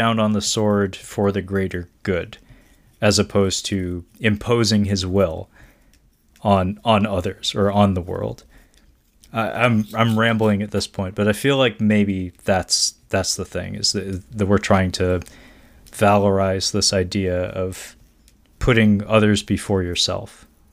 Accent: United States; speaking as a Japanese person, or at least half Japanese person, I am American, but ethnically Japanese

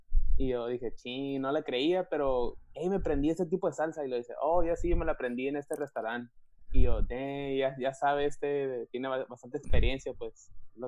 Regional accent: Mexicali, Baja California, Mexico; also born or lived in Calexico; vengo de Calexico y de ahí de Mexicali

